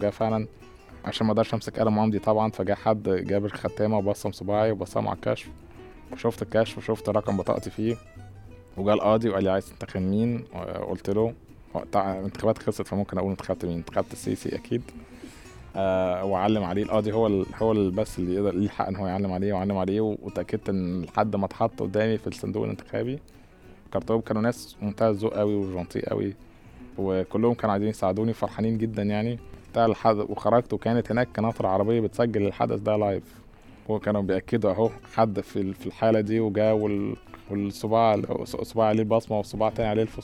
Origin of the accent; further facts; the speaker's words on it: Egypt; وأنا مصري قوي قوي قوي وبحب بلدي جدا ومصري حتى النخاع.